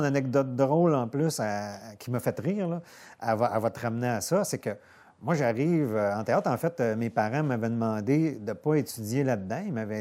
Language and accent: French; Dolbeau-Mistassini, Quebec, Canada; Parce que moi, je viens de Dolbeau-Mistassini